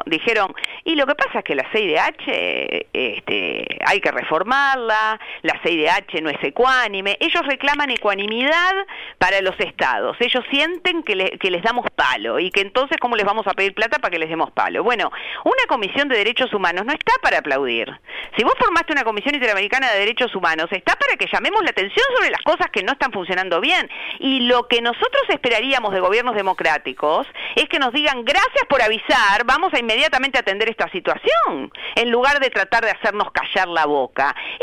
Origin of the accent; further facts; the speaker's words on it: Uruguay; Está todo bien con Uruguay, soy uruguayo.